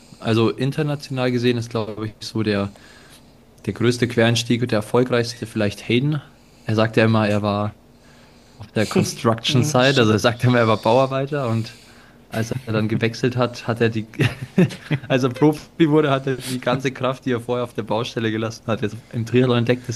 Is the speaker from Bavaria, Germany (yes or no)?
yes; Bavaria, Germany; Und gerade bei mir in Oberbayern, wo ich herkomme, da sind Schwimmbäder schon ziemlich rar.